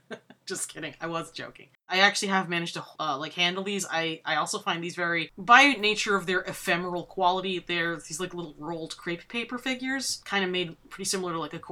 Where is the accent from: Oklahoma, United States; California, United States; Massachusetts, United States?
Massachusetts, United States; I grew up in Massachusetts, there's only so much you can hear about it before it just becomes a historical fact.